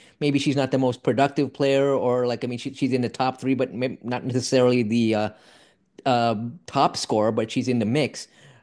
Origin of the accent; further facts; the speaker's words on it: Canada; Actually, I have to say sweaters because I'm Canadian.